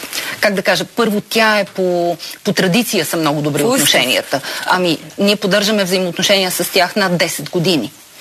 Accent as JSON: {"language": "Bulgarian", "town": "Pernik", "region": "Pernik Province", "country": "Bulgaria", "said": "Естествено, че съм от Перник"}